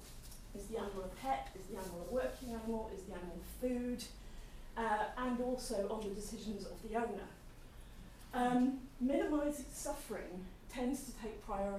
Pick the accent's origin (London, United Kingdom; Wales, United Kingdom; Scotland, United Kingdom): London, United Kingdom; I'm not a country person. I grew up in London, I always live in cities, I quite like living in cities.